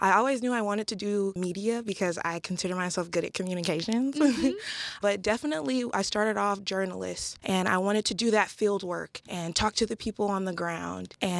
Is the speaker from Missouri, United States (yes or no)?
yes; St. Louis, Missouri, United States; My path is definitely to return back to my hometown, which is the St. Louis inner city.